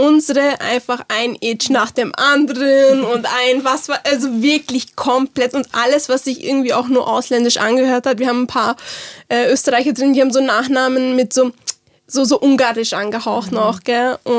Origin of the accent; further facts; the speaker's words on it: Germany; born there; Albanerin und Viertel Bosnierin, aber ich kann halt nur Türkisch. Es ist so, und ich bin in Deutschland geboren und jetzt lebe ich hier